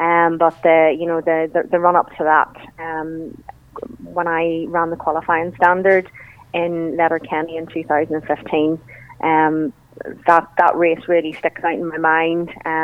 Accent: Newcastle, Northern Ireland, United Kingdom; I come from Newcastle, and we've got lots of lovely areas there to run.

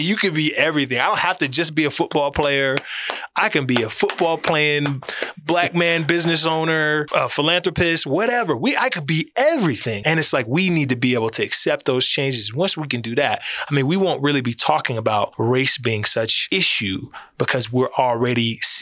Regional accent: United States; I'm not afraid to be a Black American. And I say that, but I'm an American and I know

